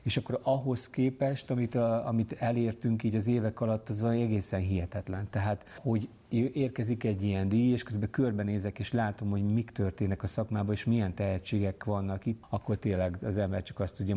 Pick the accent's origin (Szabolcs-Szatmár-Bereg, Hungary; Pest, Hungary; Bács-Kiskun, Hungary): Pest, Hungary; Cegléd; nagyon messziről indultam, nekem volt zenész a családban, Ceglédről jöttem, sima gimiben jártam